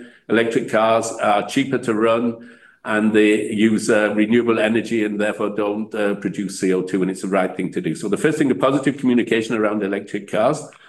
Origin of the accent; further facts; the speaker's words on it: Manchester, North West England, United Kingdom; back to my hometown of Manchester, which is going to be the best one for me.